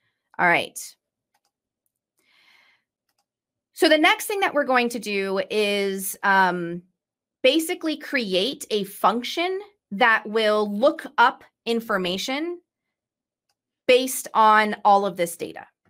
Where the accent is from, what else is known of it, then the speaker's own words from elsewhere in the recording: San Diego, California, United States; now in Redmond, United States; I am currently in Redmond, but I was born and raised in San Diego